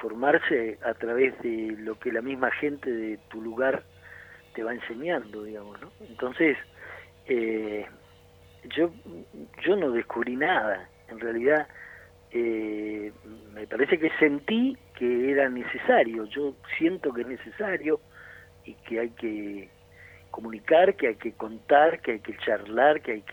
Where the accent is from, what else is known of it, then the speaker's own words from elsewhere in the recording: El Bolsón, Río Negro, Argentina; aprendí mucho viviendo y andando por mi pueblo, por el Bolsón. Yo nací en Bolsón, me crié en Bolsón